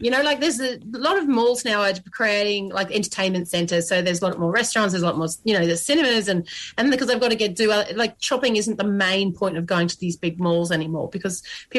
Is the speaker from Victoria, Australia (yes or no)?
no; Queensland, Australia; I'm from Queensland.